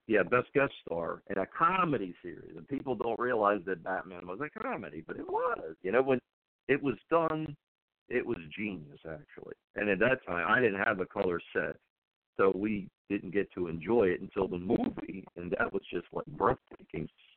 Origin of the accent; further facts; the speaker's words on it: Baltimore, Maryland, United States; since I was from Baltimore, I was a Baltimore Colts fan.